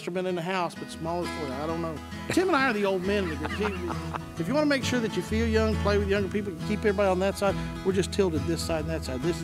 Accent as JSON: {"language": "English", "region": "Ohio", "country": "United States", "tie": "born or raised there", "said": "I was born and raised in Ohio. My dad retired a few years back, 20-some-odd years back, and I came down here to help him move to the state."}